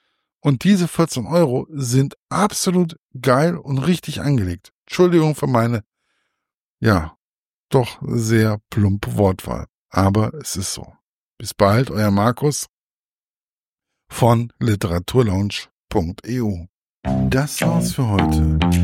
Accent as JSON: {"language": "German", "region": "Hesse", "country": "Germany", "said": "Für mich als Hesse ist es so oder so immer wieder schön, etwas über die Gebrüder Grimm zu lesen."}